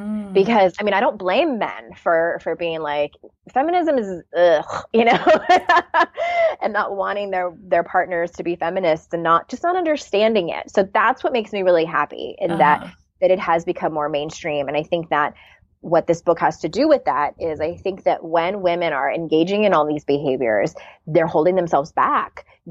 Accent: United Kingdom; which I'm sure a lot of people can relate to, especially being British.

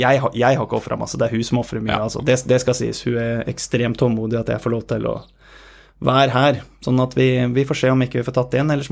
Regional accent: Hokksund, Buskerud, Norway; vi gifta oss på 16. juli hjemme i Hokksund, hvor jeg er fra.

